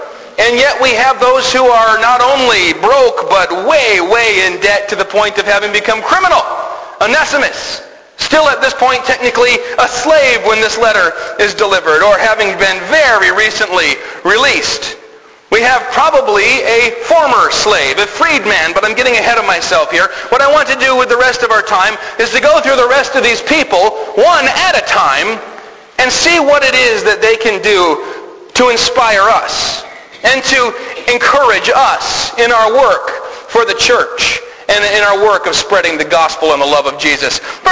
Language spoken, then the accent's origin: English; Michigan, United States; I grew up in the Tri-Cities. We always talked about Bay City, Saginaw, Midland, or the Tri-Cities.